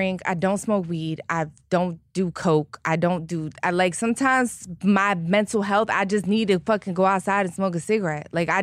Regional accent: Philadelphia, Pennsylvania, United States; Yeah, I grew up poor in Philly.

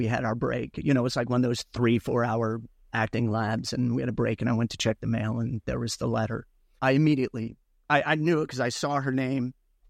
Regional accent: Missouri, United States; born there; Missouri was very closed. I was born on the Missouri side.

